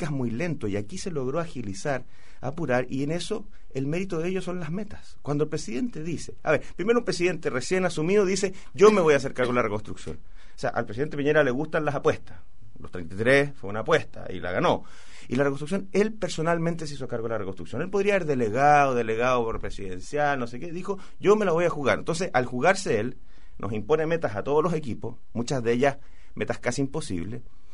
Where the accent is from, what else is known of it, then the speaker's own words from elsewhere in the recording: Chile; dejemos la cosa política atrás y miremos como chilenos